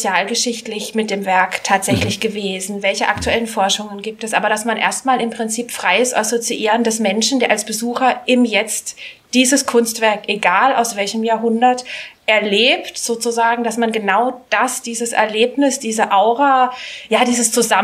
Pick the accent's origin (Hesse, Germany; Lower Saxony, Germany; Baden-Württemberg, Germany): Baden-Württemberg, Germany; born there; Ja, ich bin gebürtige Schwarzwälderin.